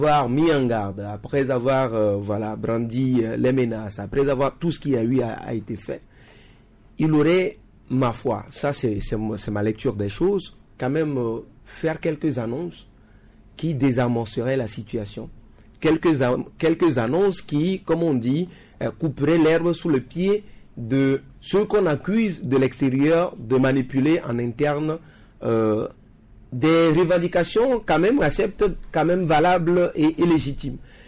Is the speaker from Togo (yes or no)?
yes; Togo; Moi, personnellement, en tant que Togolais